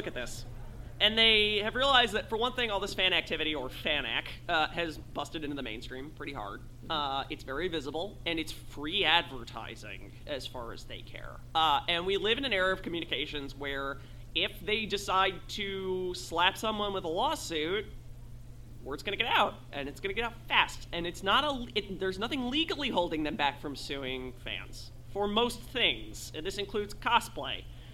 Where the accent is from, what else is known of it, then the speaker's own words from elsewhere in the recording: New Jersey, United States; I'm from New Jersey.